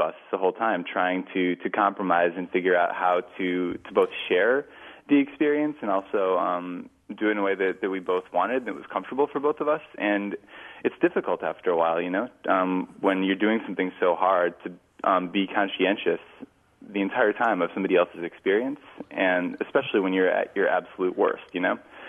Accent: Wisconsin, United States; I wanted to show Rachel my hometown. I had blathered on about it, and this seems like a really good time to say that I just love Wisconsin and talk about it incessantly

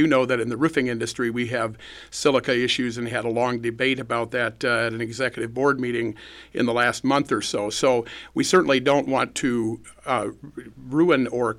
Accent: Wisconsin, United States; We're people from Wisconsin. We're people from America.

